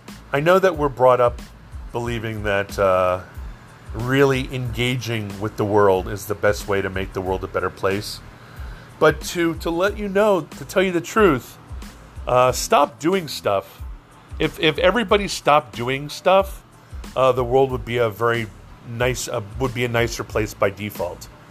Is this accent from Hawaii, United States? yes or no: yes; Hawaii, United States; I saw it growing up in Hawaii.